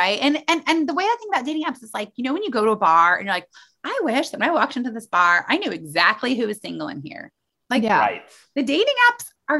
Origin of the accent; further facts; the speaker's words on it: Muncie, Indiana, United States; I grew up in Muncie, Indiana, that I am married to a Chinese Australian.